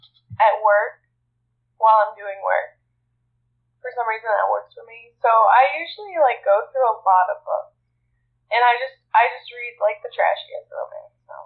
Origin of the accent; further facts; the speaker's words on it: Oregon, United States; now in Little Rock, United States; Because when we were in camp, I was from Oregon. She lived in Seattle. And then we've just never crossed paths in the same state. Now I live in Little Rock, Arkansas.